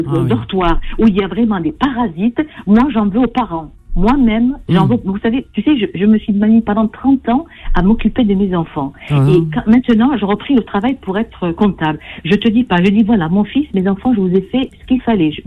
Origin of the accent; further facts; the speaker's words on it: Médéa, Médéa Province, Algeria; Moi, je suis de Médéa et de Afrone.